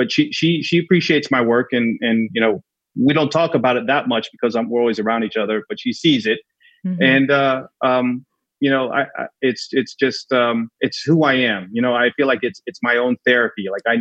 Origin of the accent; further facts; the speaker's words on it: New York, United States; And one of the things I love about Times Square is, as a New Yorker, generally New Yorkers hate Times Square.